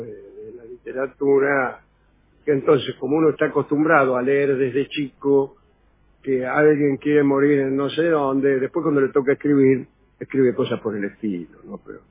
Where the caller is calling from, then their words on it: Barcelona, Catalonia, Spain; de Barcelona, mirá, gente de Barcelona.